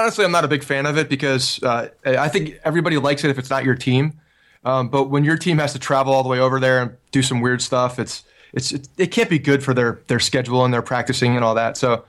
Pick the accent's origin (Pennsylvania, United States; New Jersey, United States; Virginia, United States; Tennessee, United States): New Jersey, United States; Ridgewood; I grew up in Ridgewood, New Jersey.